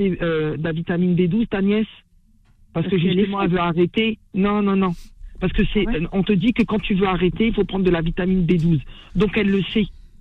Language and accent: French; La Courneuve, Île-de-France, France; J'ai grandi à la Courneuve, oui.